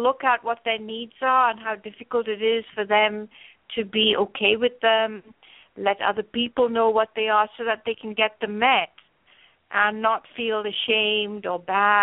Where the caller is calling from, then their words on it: Los Angeles, California, United States; Okay, well, I'm calling from Los Angeles, and the sun is just going down